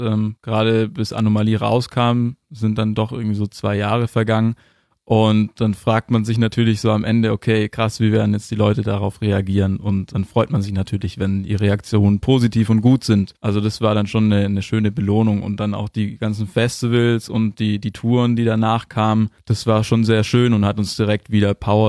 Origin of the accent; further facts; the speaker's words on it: Ulm, Baden-Württemberg, Germany; und wir kommen aus Ulm.